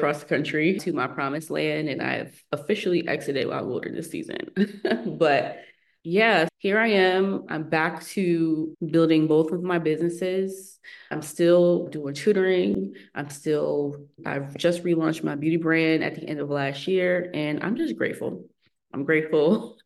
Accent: Philadelphia, Pennsylvania, United States; And so I had to leave where I was, come back, go back to my hometown of Philadelphia. I had moved 3 times in 2022.

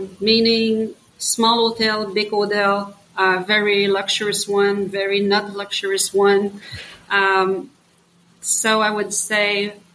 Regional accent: Quebec, Canada; born there; English is a second language; I was born in Eastern Canada, in Quebec.

